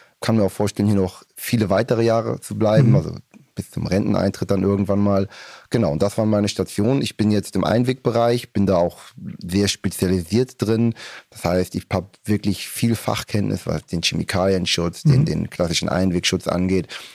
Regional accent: Hamburg, Germany; born there; Ich komme aus dem hohen Norden. Ich bin gebürtiger Hamburger, bin in den 80er Jahren geboren

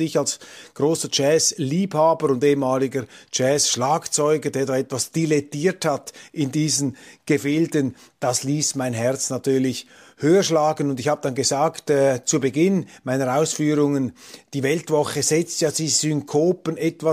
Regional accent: Switzerland; für mich als Schweizer natürlich interessant, eine Chemiestadt

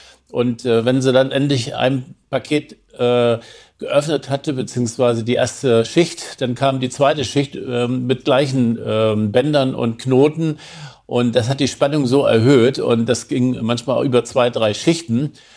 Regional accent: Braunschweig, Lower Saxony, Germany; Also ich sehe mich als Wessi mehr, weil ich auch in Braunschweig geboren wurde. Und ich habe die größte Zeit meines Lebens in Braunschweig, Niedersachsen verbracht. Also ich habe mich nie als Ossi gefühlt.

